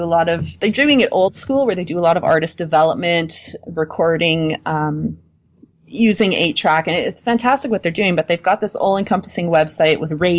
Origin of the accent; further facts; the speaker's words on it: Canada; because I'm Canadian, and I was born in 79